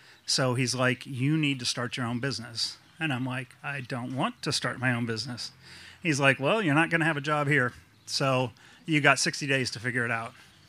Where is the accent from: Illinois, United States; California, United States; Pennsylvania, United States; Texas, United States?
Illinois, United States; Peoria; now in Naples, United States; I'm originally from Peoria, Illinois. Live in Naples, Florida now